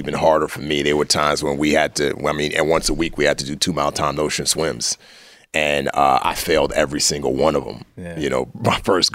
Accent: New York City, New York, United States; the mind games I could take growing up in the Bronx, that prepared me for that.

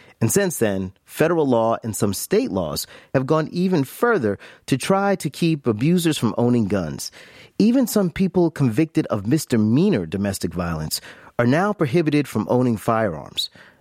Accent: Jacksonville, Florida, United States; I grew up in Jacksonville and was living there back in 2006 when all this went down

